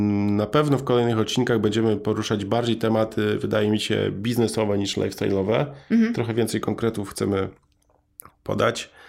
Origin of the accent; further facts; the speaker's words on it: Łowicz, Łódź Voivodeship, Poland; Poznałem bardzo fajnego startupera z mojego rodzinnego miasta, Łowicza.